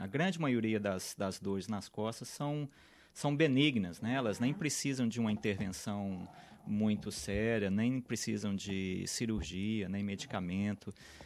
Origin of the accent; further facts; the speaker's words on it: Belo Horizonte, Minas Gerais, Brazil; now in Sydney, Australia; nós somos de Belo Horizonte, estudamos na UFMG